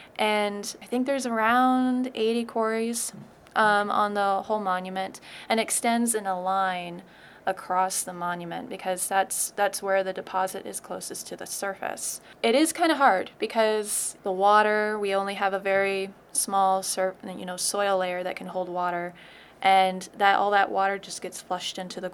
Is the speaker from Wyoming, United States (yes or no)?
no; California, United States; I'm an interpretive ranger. I'm originally from California, and I'm here for the summer.